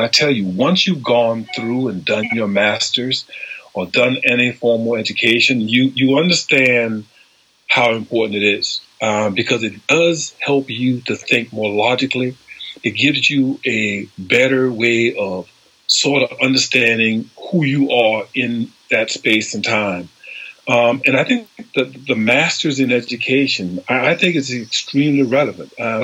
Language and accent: English; South Carolina, United States; now in United Kingdom; Yeah, I'm from South Carolina.